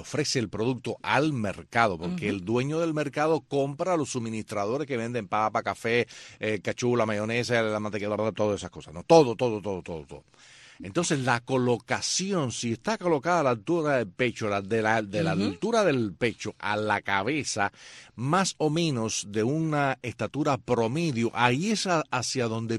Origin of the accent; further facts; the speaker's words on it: Cuba; moved away; nosotros cuando salimos de Cuba, la primera vez que entramos a un mercado capitalista, lo que nos llama la atención es la vivacidad de los colores de los productos del mercado.